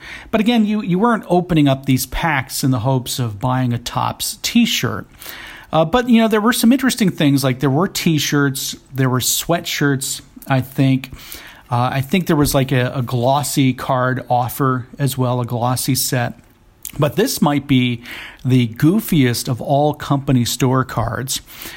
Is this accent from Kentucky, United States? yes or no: no; Tampa, Florida, United States; which for me growing up in Tampa was the biggest waste of promotional effort because we had like 10 teams spring training around here at the time.